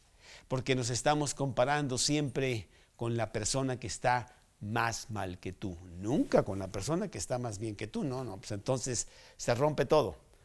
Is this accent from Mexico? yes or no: yes; Mexico; así decimos nosotros, somos mexicanos y esa es nuestra manera de decir las cosas.